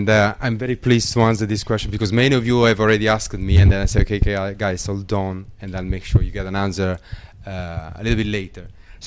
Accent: Bari, Apulia, Italy; I'm Italian, I come from Bari, a city very close to where Natuzzi is from

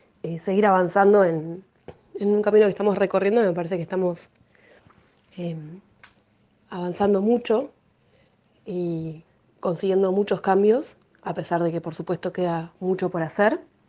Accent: Trelew, Chubut, Argentina; Soy de Trelew, soy profesora

